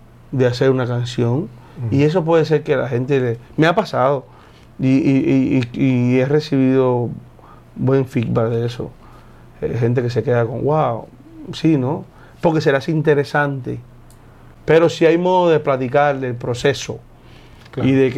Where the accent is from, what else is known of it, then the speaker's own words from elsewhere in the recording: Cuba; now in Mexico; la parte de la cubanía que hay en mí, no la puedo borrar, yo soy de allí. Que vivo aquí y me siento identificado con México y agradecido sobre todo, pero bueno, soy cubano.